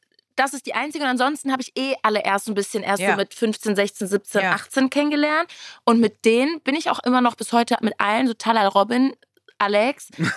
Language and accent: German; North Rhine-Westphalia, Germany; also born or lived in Berlin; Nein, ich bin aus NRW.